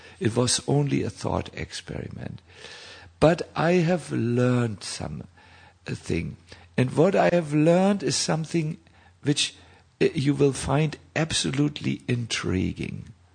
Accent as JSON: {"language": "English", "country": "India", "said": "Or I know India, when we come from India, we never say what we think."}